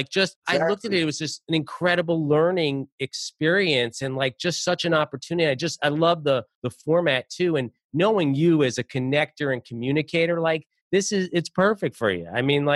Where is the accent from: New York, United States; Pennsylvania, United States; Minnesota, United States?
New York, United States; Melo as just being a New Yorker